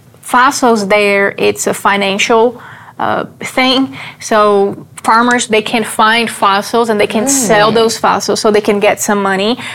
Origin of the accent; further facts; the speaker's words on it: Brazil; For example, I'm from Brazil.